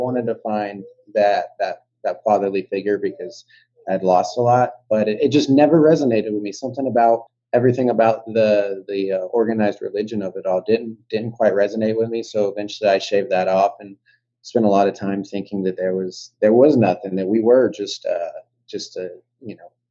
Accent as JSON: {"language": "English", "region": "Georgia", "country": "United States", "tie": "born or raised there", "said": "So I'm originally from Georgia. So grew up, born and raised with, you know, Christian based faiths, Christmas, Easter, got taught the story"}